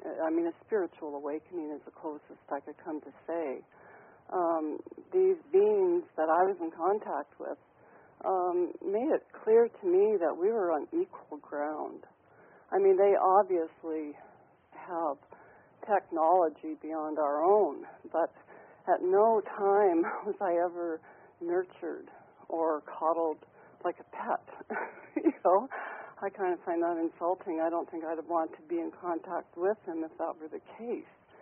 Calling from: British Columbia, Canada; from British Columbia.

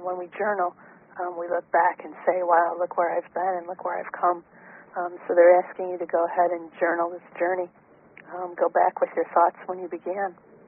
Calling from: Rhode Island, United States; I'm calling from Rhode Island.

